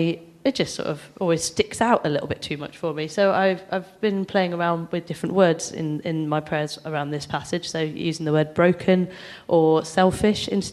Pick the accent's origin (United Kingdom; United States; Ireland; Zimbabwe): United Kingdom; Nottingham, East Midlands; also born or lived in London; was about 7 and I moved to Nottingham and I'd never heard it used as an urban slang for cool before. I came from London and nobody had used it there